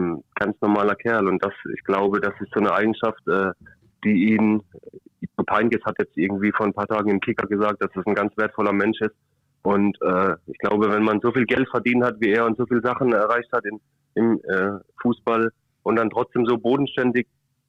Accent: Kiel, Schleswig-Holstein, Germany; Ich als Kieler darf da sowieso nicht drüber reden.

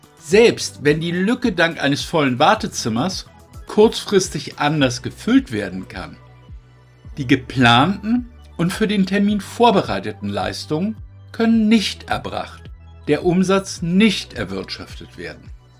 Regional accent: Northern Germany, Germany; meiner Heimat, dem hohen Norden

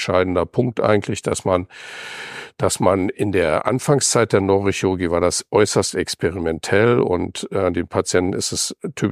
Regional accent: Hiltrup, North Rhine-Westphalia, Germany; also born or lived in Bad Hersfeld; ich bin als Kind in Hiltrup aufgewachsen bei Münster. Das ist südlich von Münster. Und dann hat mein Vater berufsbedingt als Einkäufer von großen Lebensmittelketten ständig seinen Job gewechselt.

